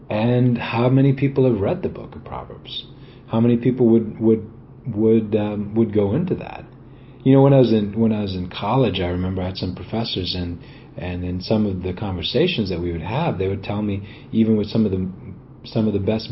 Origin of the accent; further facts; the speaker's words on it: Sri Lanka; when I was a kid, and I in my early days and growing up in Sri Lanka.